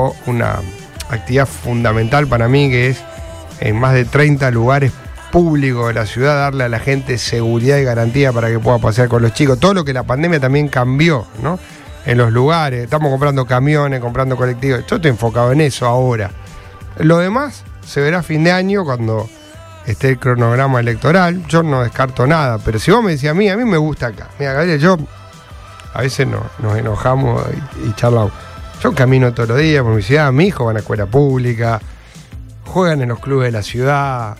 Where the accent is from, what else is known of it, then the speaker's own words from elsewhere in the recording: Rosario, Santa Fe, Argentina; Soy de Rosario